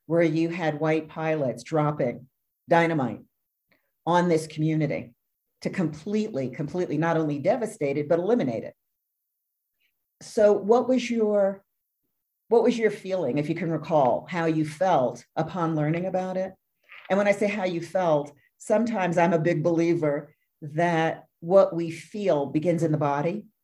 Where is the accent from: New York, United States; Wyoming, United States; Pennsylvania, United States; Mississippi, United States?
New York, United States; I grew up in New York, and I was going to say some of those elevators are still in operation